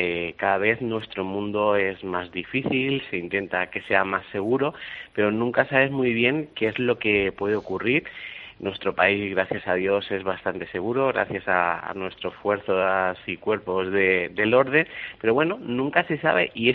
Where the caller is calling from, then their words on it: Torrejón de Ardoz, Community of Madrid, Spain; Desde Torrejón de Ardoz, aquí estoy.